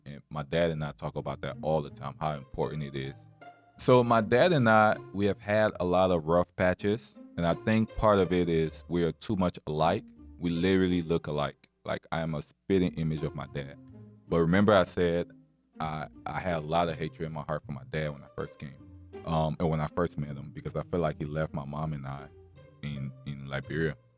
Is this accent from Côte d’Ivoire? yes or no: yes; Côte d’Ivoire; Growing up in Ivory Coast, I remember when we moved there, the house we had literally had about 30 people in the house.